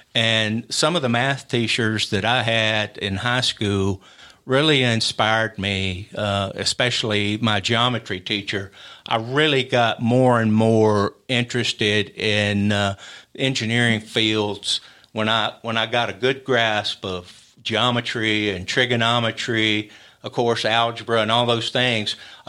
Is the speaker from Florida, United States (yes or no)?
no; Columbia, Tennessee, United States; And my mom was raised here in Columbia. And we grew up, my brother and I, in Columbia.